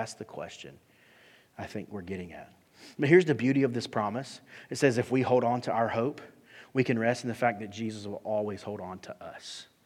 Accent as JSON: {"language": "English", "region": "Alabama", "country": "United States", "tie": "born or raised there", "said": "I grew up in South Alabama, okay?"}